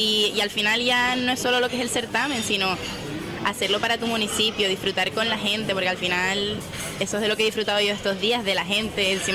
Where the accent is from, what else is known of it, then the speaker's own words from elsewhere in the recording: La Vera, Spain; porque yo soy de La Vera, pero realmente no... Que sí, al final he vivido ahí toda mi vida